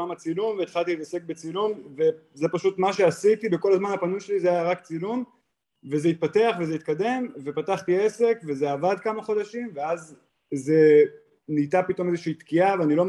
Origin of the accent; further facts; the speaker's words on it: Tel Aviv, Tel Aviv District, Israel; אני בן 30, אני מתל אביב.